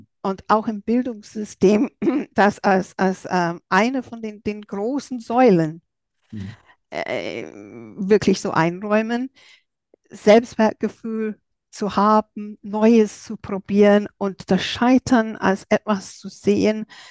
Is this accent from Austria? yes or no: no; England, United Kingdom; wie die Schulen bei uns in England gewesen sind, als ich damals da war.